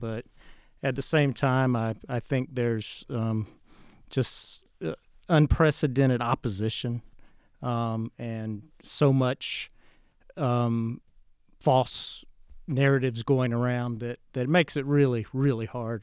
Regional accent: Macon, Georgia, United States; I'm from Macon, Georgia, and I'm IT director at Mercer University.

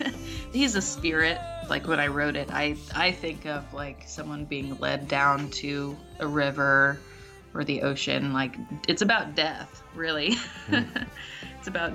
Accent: Collinsville, Illinois, United States; also born or lived in Greenville; now in Effingham, United States; Yeah, I grew up in Collinsville. I lived with my mom. My parents have been divorced since I was little, so I ended up moving in with my dad in Greenville, and that's where I went to high school.

